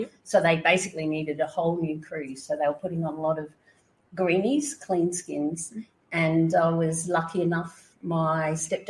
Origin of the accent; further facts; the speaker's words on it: Adelaide, South Australia, Australia; moved away; also born or lived in Queensland; I'm from Adelaide, but been in Queensland for a lot longer.